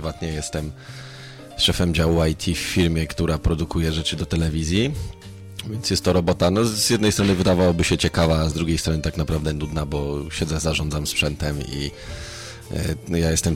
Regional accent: Konstancin-Jeziorna, Masovian Voivodeship, Poland; Jestem z Konstancina, to taki jakiś jedyny mój lokalny patriotyzm, jaki mnie dopada i zawsze się tym chwalę. W ogóle nie jestem z Warszawy, wbrew temu, co większość ludzi myśli.

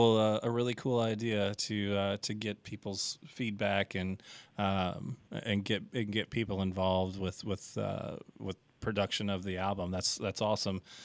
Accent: St. Louis, Missouri, United States; and I'm originally from St. Louis

